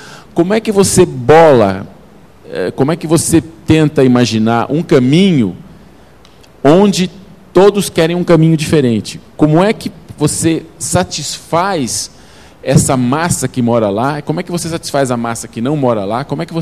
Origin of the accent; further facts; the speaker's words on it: Brazil; born there; Eu quero morar no Brasil, que eu nasci aqui, amo a minha terra, amo a minha floresta, amo o meio ambiente.